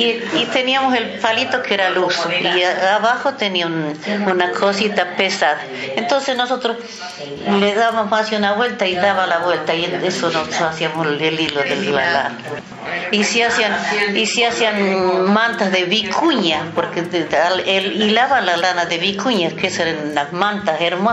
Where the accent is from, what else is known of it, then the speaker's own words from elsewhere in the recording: Belén, Catamarca, Argentina; Yo soy de Catamarca, pero de la ciudad de Belén, porque es grandísima la Catamarca. Y bueno, nosotros éramos 5 hermanos, nosotros sabíamos cosechar los higos para hacer las pasas, la uva para hacer vino, todo eso.